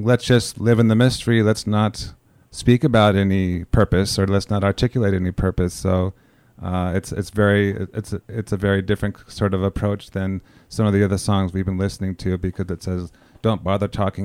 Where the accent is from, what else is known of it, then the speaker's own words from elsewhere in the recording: San Diego, California, United States; They're from San Diego, my hometown.